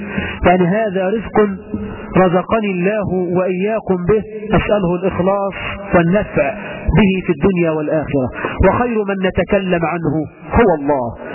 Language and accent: Arabic; Egypt; اللهم اجعل بلدنا مصر آمنة مطمئنة رخاء سخاء وسائر بلاد المسلمين.